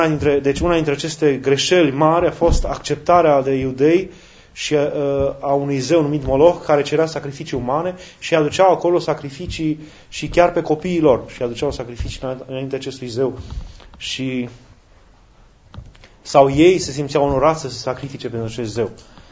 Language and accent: Romanian; Hunedoara County, Romania; noi care eram din Valea Jiului, eram tot timpul în valea plângerii